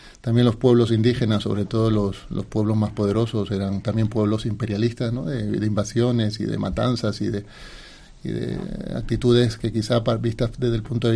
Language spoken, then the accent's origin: Spanish; Nicaragua; born there; por ejemplo en Nicaragua, que es donde yo nací